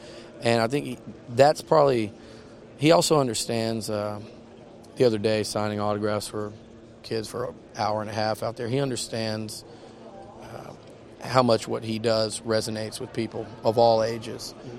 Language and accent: English; Houston, Texas, United States; You know, I grew up in Houston. I'm a Texans fan, so full disclosure.